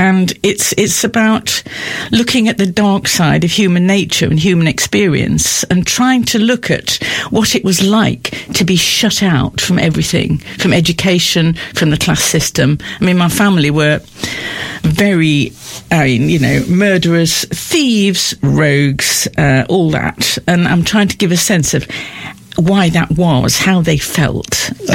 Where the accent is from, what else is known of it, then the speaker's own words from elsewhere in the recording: Nottingham, East Midlands, United Kingdom; moved away as an adult; now in Portsmouth, United Kingdom; I grew up in Nottingham, although I have, of course, been in Portsmouth for far longer than I was in Nottingham, but I left Nottingham at 18, never to return. All my family were miners.